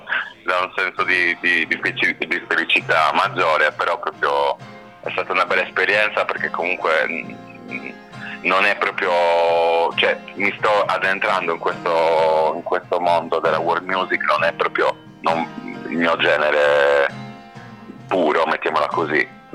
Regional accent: Genoa, Liguria, Italy; ho usato da buon genovese

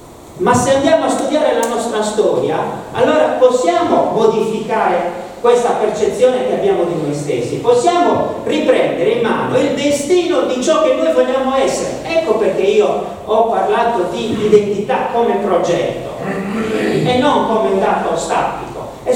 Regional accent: Cagliari, Sardinia, Italy; Io non è che siccome sono cagliaritano sono contro i sassaresi o contro gli altri sardi

